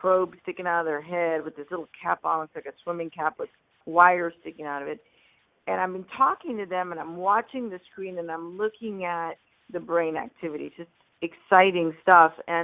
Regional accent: India; I'm an immigrant from India, grew up around entrepreneurs.

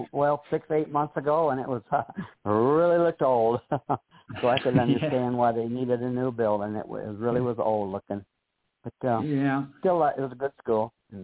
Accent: Lansing, Michigan, United States; Okay, I was born in Lansing, Michigan, and I grew up on the north side of town.

